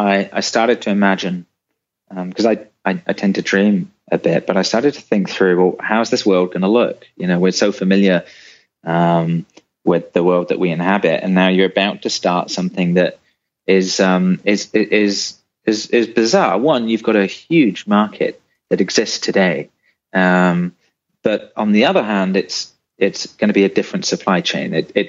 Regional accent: Seattle, Washington, United States; also born or lived in United Kingdom; Because I'm kind of from Washington State, even though I was living in the UK at the time. I'd lived in Seattle for, you know, over 10 years.

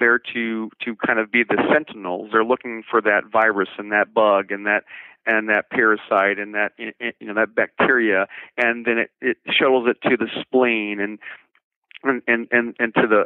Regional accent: Florida, United States; I grew up in Florida, and I sounded like this my whole life

